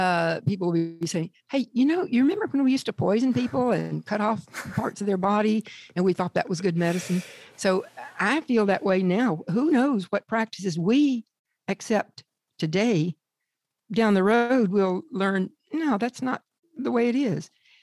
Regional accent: Georgia, United States; when I was in grade school, and I grew up in Georgia

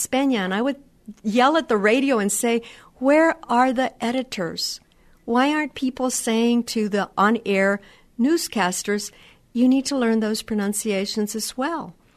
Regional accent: Texas, United States; And growing up in Texas, when the teachers called me … I don't think that I corrected them.

